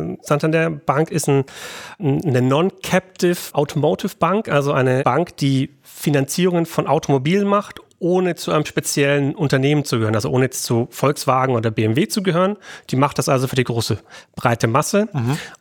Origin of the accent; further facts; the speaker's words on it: Nuremberg, Bavaria, Germany; Genau, ich komme aus Nürnberg ursprünglich, ja.